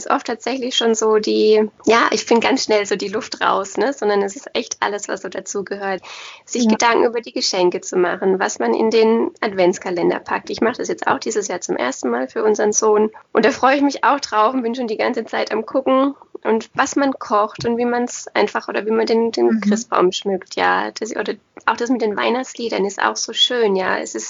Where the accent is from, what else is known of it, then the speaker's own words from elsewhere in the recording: Baden-Württemberg, Germany; ich komme ja auch aus Baden, nicht aus Württemberg